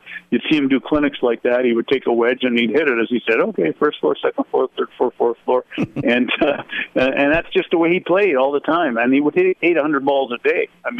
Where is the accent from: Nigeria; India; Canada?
Canada; Toronto, Ontario; when I was 13 years old growing up in Toronto